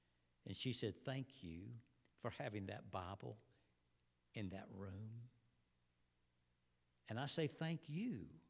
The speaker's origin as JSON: {"language": "English", "region": "Georgia", "country": "United States", "tie": "born or raised there", "said": "back in my hometown in Georgia"}